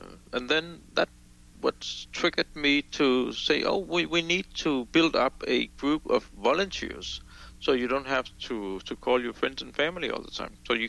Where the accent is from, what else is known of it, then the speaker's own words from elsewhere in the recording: Denmark; Yes, I'm from Denmark. And Denmark is north of Germany and south of Sweden here in Europe.